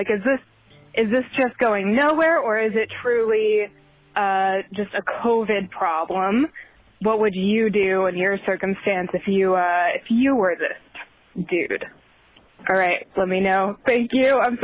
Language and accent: English; Boston, Massachusetts, United States; I'm from Boston.